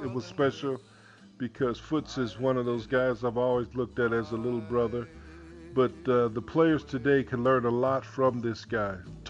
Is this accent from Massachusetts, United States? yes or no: no; Georgia, United States; You know, I'm from West Georgia.